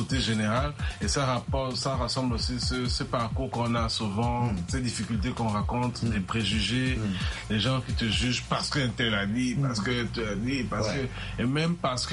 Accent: Togo; parce que chez nous au Togo, on dit souvent c'est l'arbre qui porte des fruits mûrs quand on jette les pierres

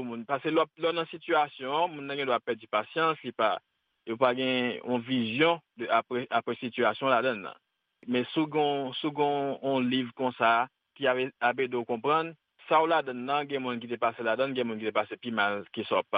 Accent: Washington, District of Columbia, United States; je viens de Washington, DC.

